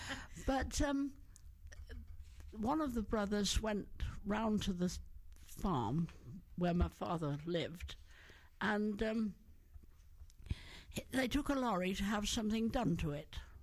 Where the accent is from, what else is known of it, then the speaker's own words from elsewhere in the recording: Hereford, West Midlands, United Kingdom; born there; Well, I was born in Hereford.